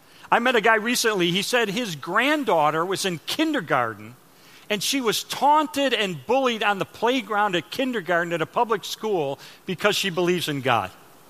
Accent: Chicago, Illinois, United States; now in Texas, United States; So anyway, I moved to Texas. I'm from Chicago. I don't know anything about Texas.

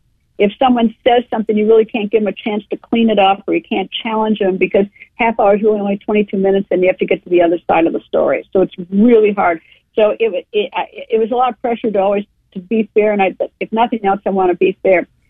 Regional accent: Midwest, United States; I grew up in the Midwest, and where I think that, tends to be a little bit, at least it was, I don't know, it's been years.

